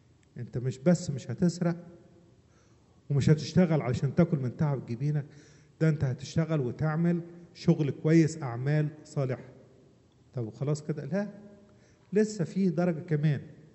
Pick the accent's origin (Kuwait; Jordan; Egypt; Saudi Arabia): Egypt; Upper Egypt; ياما بسبب كلمة وحشة بالذات عندنا في الصعيد